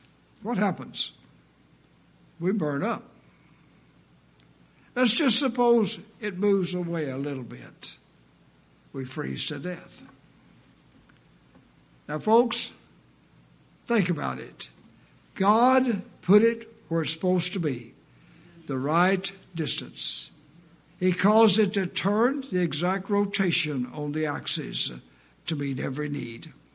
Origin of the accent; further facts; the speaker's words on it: Arkansas, United States; I grew up in Arkansas. I grew up in the country.